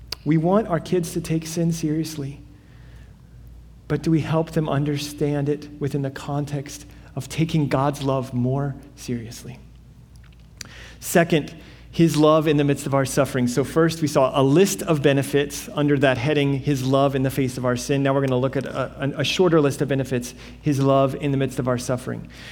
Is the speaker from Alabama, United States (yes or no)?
yes; Alabama, United States; I grew up in Alabama, as I've said, and my parents still live there, and my parents continue to graciously store some of my stuff in their garage.